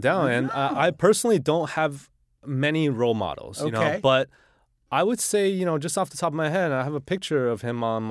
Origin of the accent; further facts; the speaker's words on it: Xi'an, Shaanxi, China; So we're going to have obviously food from my hometown. You know, all the things, from simple foods like skewers, barbecue skewers with lamb and cumin, to the steamed buns that I, you know, the juicy steamed buns from Xi'an that's lamb filled